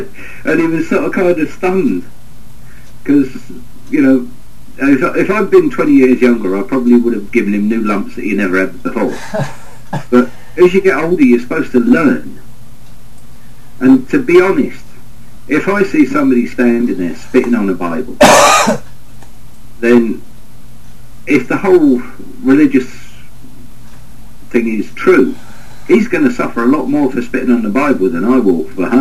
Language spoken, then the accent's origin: English; England, United Kingdom; He didn't like me because I'm English, and there is a long history between England and Ireland.